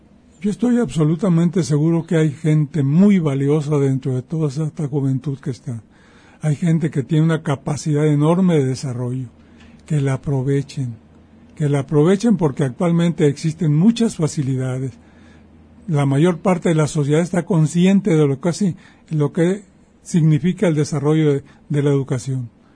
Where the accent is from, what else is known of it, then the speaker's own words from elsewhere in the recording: Autlán, Jalisco, Mexico; moved away; en Autlán, poquito antes de yo venir, no había secundaria, solamente había la primaria